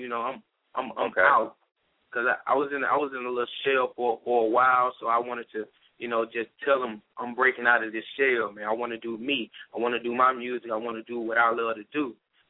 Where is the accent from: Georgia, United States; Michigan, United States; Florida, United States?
Georgia, United States; Athens; Well, man, first I want to say I'm from Athens, Georgia, the west side of Athens, Pardo, Hawthorne Avenue.